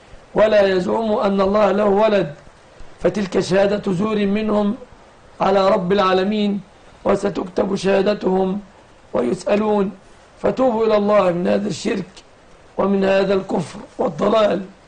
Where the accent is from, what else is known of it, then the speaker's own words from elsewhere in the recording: Egypt; وأسأل الله أن يحفظ بلادنا مصر آمنة مطمئنة